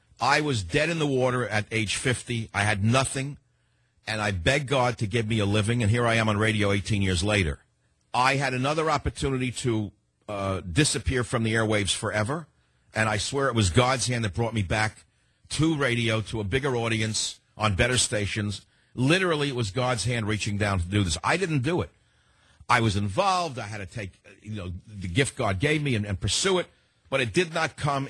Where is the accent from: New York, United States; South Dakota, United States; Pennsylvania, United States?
New York, United States; Bronx; I mean, I can be more objective sounding like I'm from the Bronx, because I am from the Bronx originally.